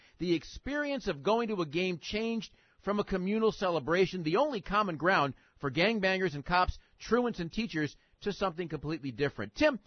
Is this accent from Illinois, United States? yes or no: yes; Chicago, Illinois, United States; I'm a Chicagoan, and my family came from the South Side.